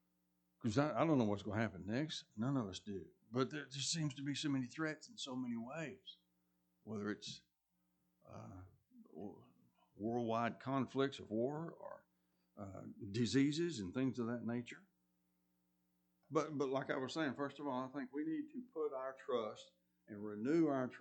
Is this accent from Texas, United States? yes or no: yes; Texas, United States; to be born here and live in Texas. And there's some rough parts of Texas, but I enjoy the fact of being a Texan.